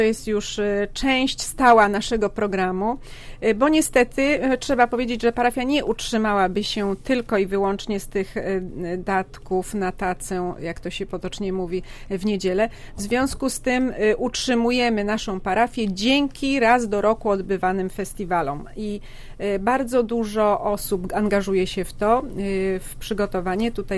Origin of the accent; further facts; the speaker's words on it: Częstochowa, Silesian Voivodeship, Poland; ja pochodzę z Częstochowy, mój mąż też, to bardzo nam tutaj brakuje takich uroczystości